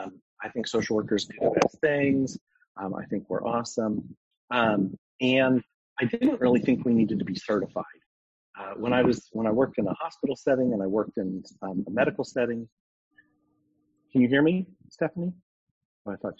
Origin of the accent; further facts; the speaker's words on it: Tulsa, Oklahoma, United States; now in San Antonio, United States; I grew up in Tulsa, Oklahoma, where Quick Trip started, and we just finally got QTs in San Antonio.